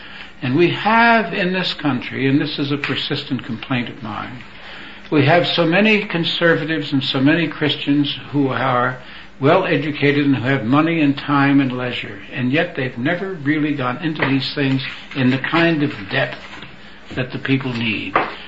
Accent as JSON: {"language": "English", "region": "New York", "country": "United States", "said": "I said, I don't have to. I come from New York. I know that crowd."}